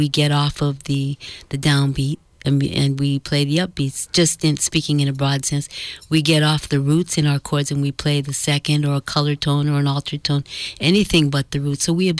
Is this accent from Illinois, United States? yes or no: no; Oakland, California, United States; I'm from Oakland, and my breeding grounds were, for musically speaking, were around Laney Junior College